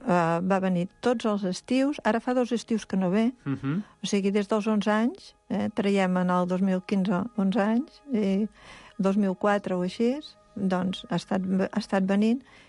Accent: Ukraine; Catalan is a second language; que he vingut de l'Ucraïna.

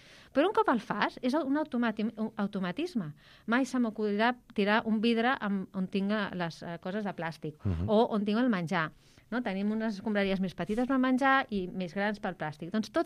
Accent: Catalonia, Spain; Soc catalana, però la meva mare és anglesa.

